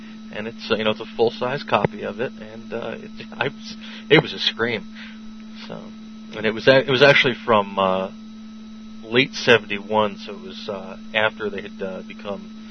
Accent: New York, United States; I'm from New York, and I'm leaving on Wednesday.

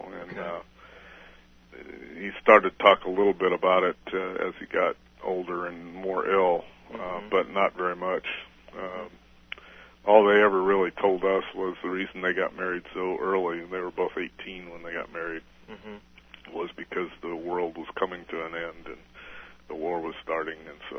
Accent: Binghamton, New York, United States; born there; I was born in Binghamton, New York, in August of 1945

